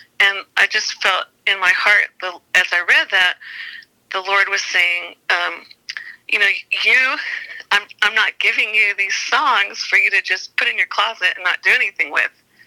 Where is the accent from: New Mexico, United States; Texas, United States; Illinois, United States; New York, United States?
Texas, United States; Dallas; born there; I was born in Dallas, and we went to a church there.